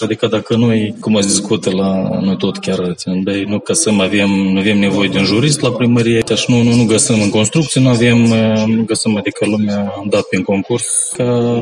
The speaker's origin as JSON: {"language": "Romanian", "town": "Criuleni", "region": "Criuleni District", "country": "Moldova", "tie": "born or raised there", "said": "sunt băștenaș din Criuleni și părinți și bunești și străbunești"}